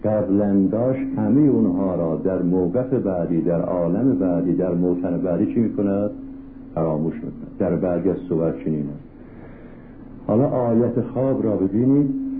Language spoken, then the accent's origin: Persian; Tehran, Tehran Province, Iran